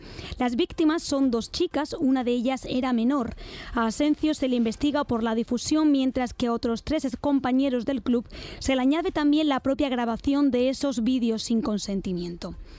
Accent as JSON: {"language": "Spanish", "town": "Vilches", "region": "Andalusia", "country": "Spain", "tie": "born or raised there", "said": "Oye, mi pueblo es Vilches, ¿vale?"}